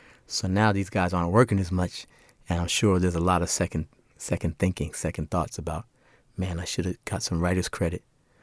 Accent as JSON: {"language": "English", "region": "New York", "country": "United States", "said": "So, of course, I choose aggressive, you know, because I'm from New York."}